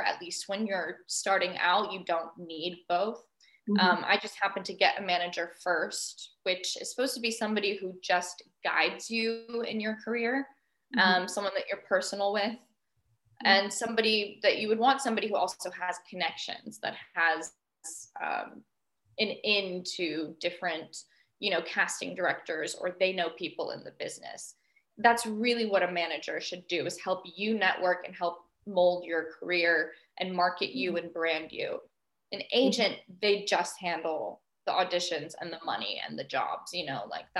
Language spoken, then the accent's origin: English; Los Angeles, California, United States; growing up in Los Angeles, you're definitely surrounded by the film industry in general